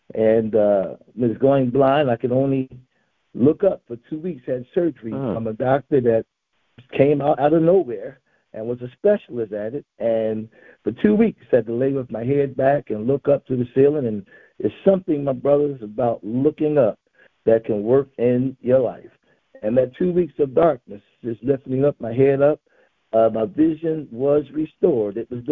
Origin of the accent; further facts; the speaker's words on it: Philadelphia, Pennsylvania, United States; For me, my brothers, it began growing up in North Philadelphia, right in the height of the internal gang wars that was going on